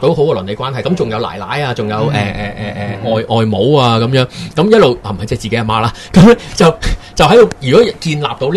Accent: Hong Kong; 其实我哋香港人生活系唔快乐得好紧要

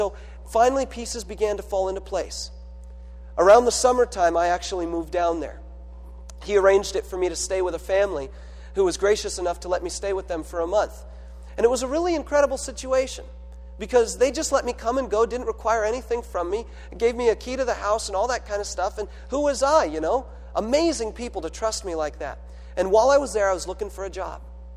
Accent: California, United States; After all, I'm from California, but my family lived about 3 hours away from the beach.

